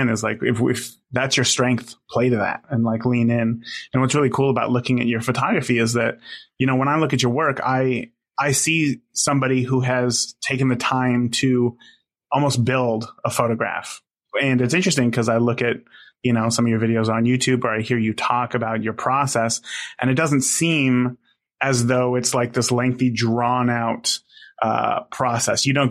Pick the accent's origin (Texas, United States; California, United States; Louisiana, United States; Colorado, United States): California, United States; now in Indiana, United States; like born and raised in California, but like to today, we've lived in Indiana now for almost 11 years, and we've lived in the same town essentially.